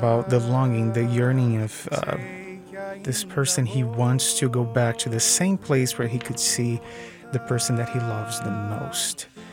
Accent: Fortaleza, Ceará, Brazil; I am originally from Fortaleza, Brazil, northeast Brazil. A little bit far from Rio.

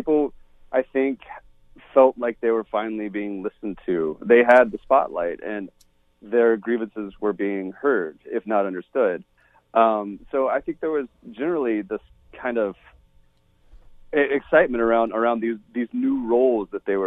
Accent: the South, United States; I come from the South and I grew up in a very conservative area

